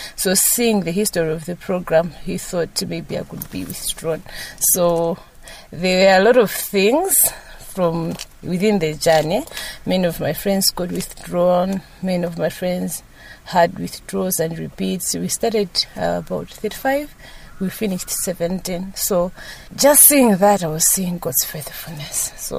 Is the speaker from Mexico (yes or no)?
no; Blantyre, Southern Region, Malawi; now in Lilongwe, Malawi; I'm currently staying in Lilongwe, area 25, but I'm from Blantyre.